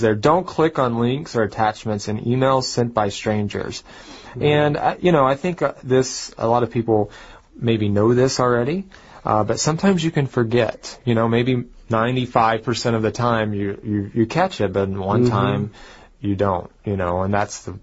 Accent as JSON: {"language": "English", "country": "United States", "tie": "born or raised there", "said": "I remember back in my hometown in the United States, the school system"}